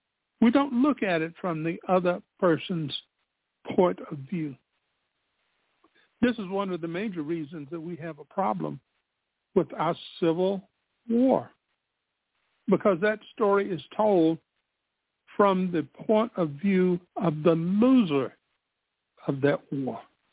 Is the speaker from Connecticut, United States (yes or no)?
no; Spartanburg, South Carolina, United States; in the heart of my hometown, Spartanburg, South Carolina, there is a statue of a military person